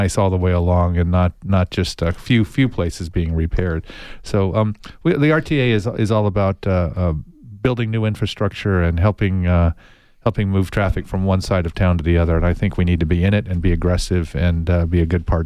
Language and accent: English; Tucson, Arizona, United States; Born and raised in Tucson, went to public school here, Palo Verde High School, went to the University of Arizona